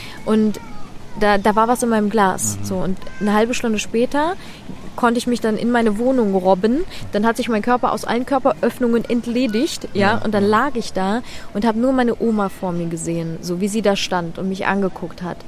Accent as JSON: {"language": "German", "country": "Ukraine", "moved": "yes", "lives_now": "Germany", "said": "ich komme aus der Ukraine ursprünglich"}